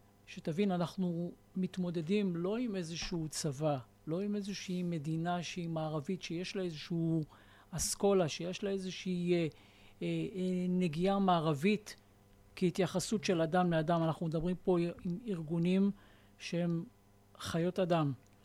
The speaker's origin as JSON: {"language": "Hebrew", "town": "Kiryat Shmona", "region": "Northern District", "country": "Israel", "tie": "born or raised there", "said": "קריית שמונה זה עיר מאוד מאוד יקרה לי. זה עיר שאני נולדתי בה, שאני גדלתי בה."}